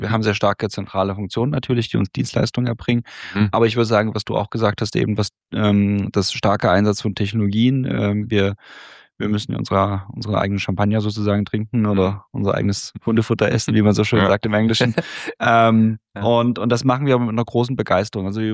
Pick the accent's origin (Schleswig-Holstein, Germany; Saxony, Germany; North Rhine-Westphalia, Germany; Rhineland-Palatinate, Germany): Saxony, Germany; Leipzig; Ich komme ja ursprünglich aus Leipzig, bin Kind der 80er